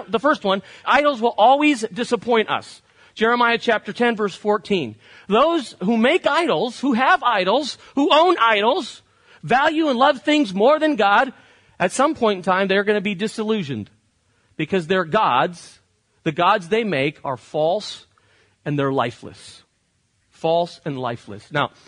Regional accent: Barcelona, Catalonia, Spain; When I had a special birthday, I grew up in Barcelona.

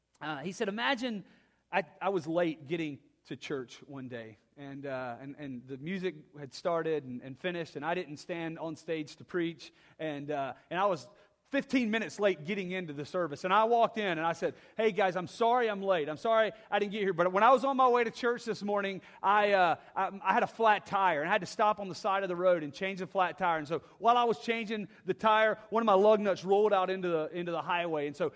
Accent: Tuscaloosa, Alabama, United States; Growing up in Tuscaloosa, you're one of the most obnoxious Alabama fans that you can be

